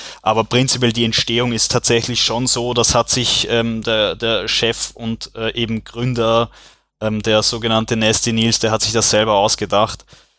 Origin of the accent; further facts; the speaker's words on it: Austria; dass wir als Österreicher tendenziell besser mit sowas umgehen